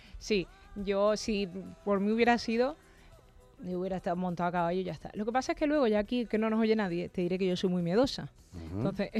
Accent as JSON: {"language": "Spanish", "region": "Region of Murcia", "country": "Spain", "said": "Pese a que somos los dos de Murcia, no soy."}